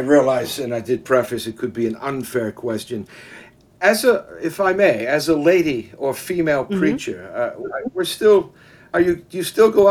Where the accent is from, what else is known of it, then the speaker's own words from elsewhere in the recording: Wales, United Kingdom; But Deborah, I'm pronouncing that name as a Welshman. We would say Deborah in Wales.